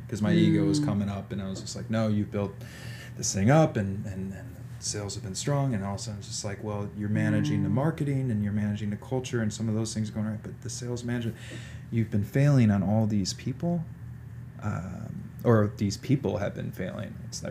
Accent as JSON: {"language": "English", "town": "Chicago", "region": "Illinois", "country": "United States", "said": "From Chicago. I'm very close."}